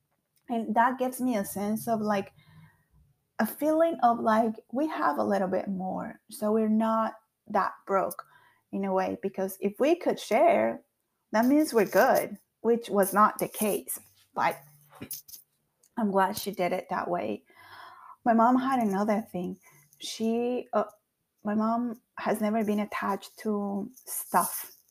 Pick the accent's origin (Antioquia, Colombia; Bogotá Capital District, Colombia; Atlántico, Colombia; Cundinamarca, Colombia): Antioquia, Colombia; Bello; also born or lived in Medellín; So I'm from Medellin, Colombia, from a small town, Bello. It's a very small, crazy place. Lots of things happen there. Mostly single mother town. Mostly the workforce is women. It's a big community.